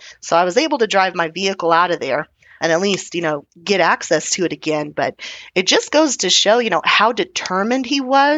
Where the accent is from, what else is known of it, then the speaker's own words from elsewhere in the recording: Texas, United States; So I am really focused, you know, being Texan and all.